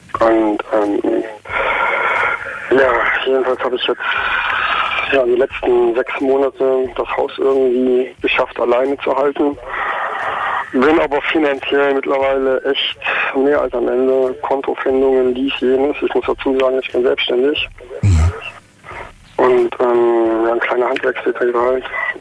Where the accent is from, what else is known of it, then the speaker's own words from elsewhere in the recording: North Rhine-Westphalia, Germany; Und ich komme aus der Kölner Gegend.